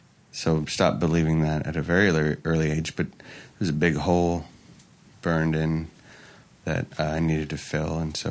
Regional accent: Oakland, California, United States; I grew up in Oakland

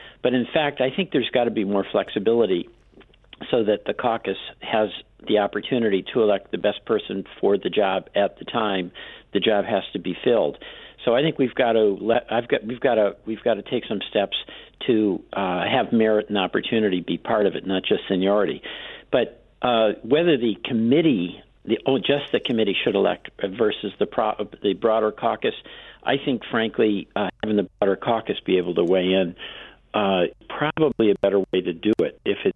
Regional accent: Springfield, Massachusetts, United States; I grew up in Springfield, Mass. And he was my mayor.

